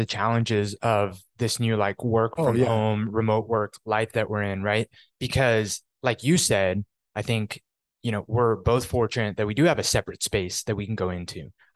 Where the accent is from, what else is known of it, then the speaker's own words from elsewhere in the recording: New York, United States; Like I'm originally from New York.